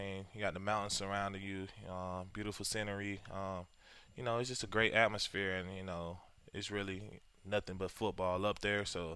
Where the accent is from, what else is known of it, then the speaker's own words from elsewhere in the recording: South Carolina, United States; Well, I'm from South Carolina. Played at Boise, you know.